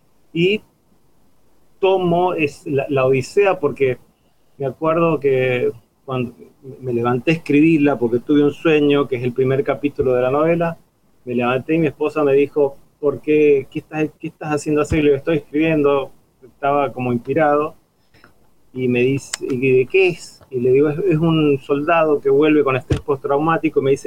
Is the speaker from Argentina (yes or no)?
yes; San Juan, Argentina; Yo soy sanjuanino, cursaba primer año de la Universidad de San Juan.